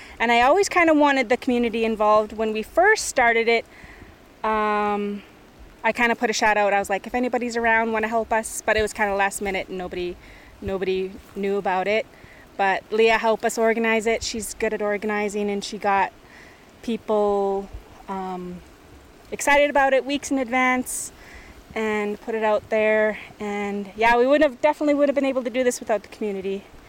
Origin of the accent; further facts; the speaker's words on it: Kispiox, British Columbia, Canada; now in Gitanmaax, Canada; I come from Kispiax. I live in Gitimax, and we are on Gitsan territory right now.